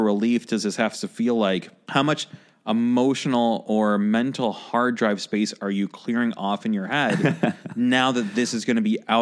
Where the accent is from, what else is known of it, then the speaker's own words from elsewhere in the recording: Chicago, Illinois, United States; I grew up a huge … fan growing up in Chicago